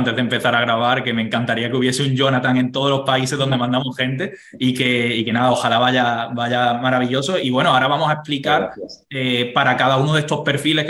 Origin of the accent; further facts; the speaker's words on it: Spain; moved away as an adult; yo siempre tengo que acordarme de cómo salí de España. Yo no salí de España siendo un mega empresario ni teniendo un mega negocio. Yo me fui a Irlanda currando de camarero